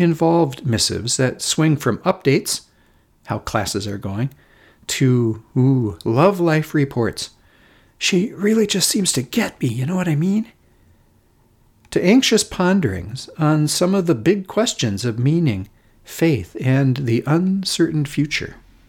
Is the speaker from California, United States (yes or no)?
no; Litchfield, Minnesota, United States; Stories from my hometown newspaper, the Litchfield Independent Review, about me that my mom had clipped out and saved.